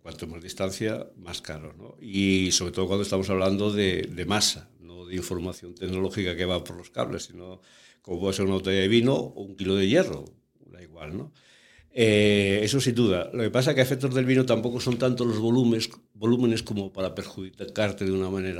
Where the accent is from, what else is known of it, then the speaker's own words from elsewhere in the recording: Cangas, Galicia, Spain; yo cuando era pequeño que vivía en Cangas